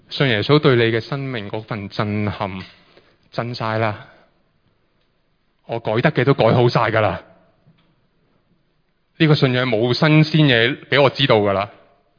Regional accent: Hong Kong

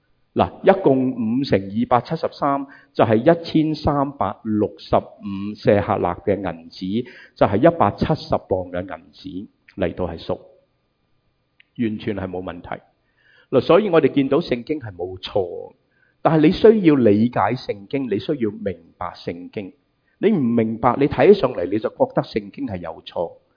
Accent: United States; 我哋美国人就会讲咩啊

